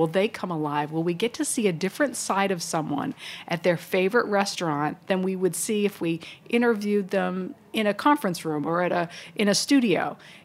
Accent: East Coast, United States; growing up on the East Coast, I hate to say it, but that's how a lot of meals are.

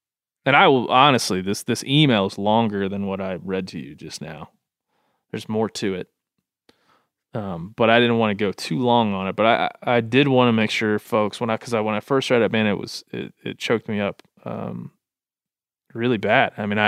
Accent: Vermont, United States; I grew up in Vermont with the privilege of learning to deer hunt from my dad and grandfather on a 200-acre property that we own.

